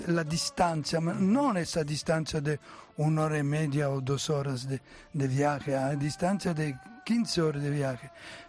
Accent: Italy; Spanish is a second language; Sí, me sorprendió el hecho que comprendía el idioma, siendo italiano. Yo temía que sería un problema, y no, al contrario, me adapté muy, muy rápido

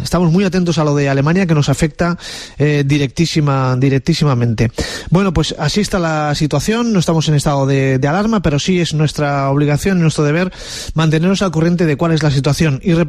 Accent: Balearic Islands, Spain

